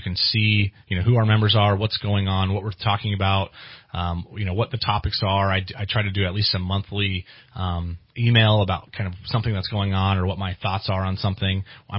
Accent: California, United States; the chief medical officer and part owner, Dr. Jesse Curran, is actually a lifelong friend of mine. We grew up in the Trinities.

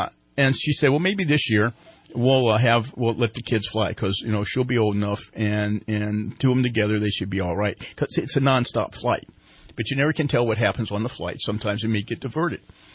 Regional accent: Nebraska, United States; I'm from Nebraska. I'm here. It's so beautiful.

